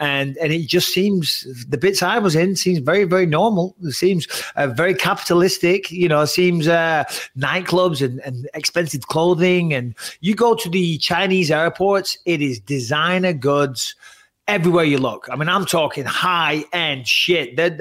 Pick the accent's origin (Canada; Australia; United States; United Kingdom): United Kingdom; England; Oh, I get it all the time when I say I'm English.